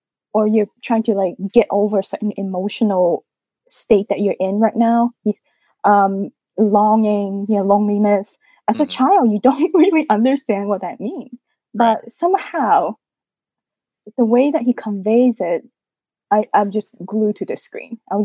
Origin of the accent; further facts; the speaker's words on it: Guangzhou, Guangdong, China; So, so when I was a kid, I grew up in Guangzhou, China.